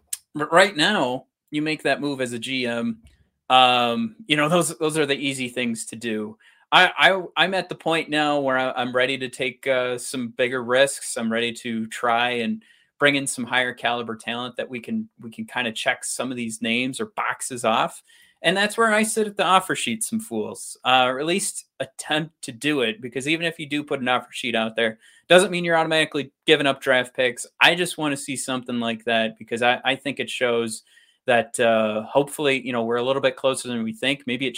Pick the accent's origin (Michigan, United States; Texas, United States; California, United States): Michigan, United States; Come on. We're from Michigan. Fords, Myers. We know the drill.